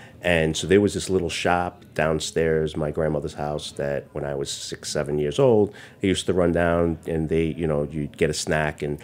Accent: New York City, New York, United States; So Chinatown itself, I grew up on Mott Street. It's the Manhattan Chinatown.

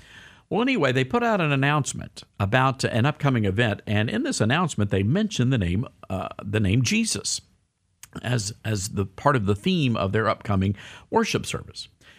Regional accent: the South, United States; You know, growing up in the South, though, we've got our own groundhog down there.

